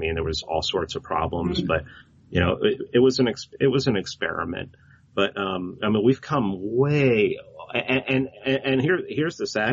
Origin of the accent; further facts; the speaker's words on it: Bronx, New York, United States; my dad's Puerto Rican and I'm from the Bronx. I'm from right over the bridge from you.